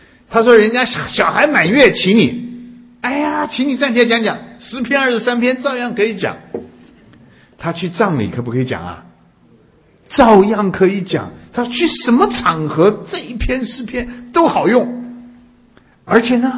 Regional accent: China; 哎呦，我跟你讲，对我们中国人来讲，这个名字简直就是乱七八糟，一点意义都没有

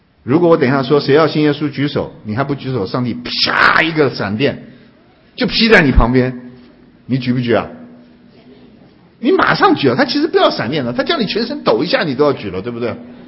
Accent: China; 你知道我们中国人呢不太懂得爱，你知道吗？

